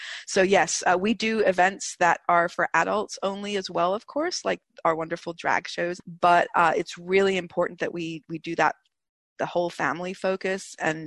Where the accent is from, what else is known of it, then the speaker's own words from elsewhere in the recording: United Kingdom; but I'm British